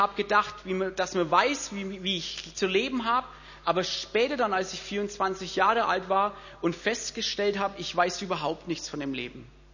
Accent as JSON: {"language": "German", "region": "Bavaria", "country": "Germany", "said": "Meine Witze sind nicht die besten. Ich bin halt ein Franke, von daher."}